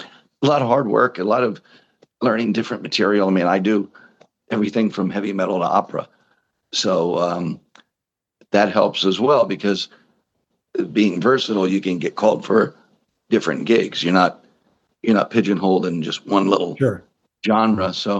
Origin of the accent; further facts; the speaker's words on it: New Jersey, United States; now in Las Vegas, United States; I grew up in New Jersey, started singing in bands when I was 17 years old.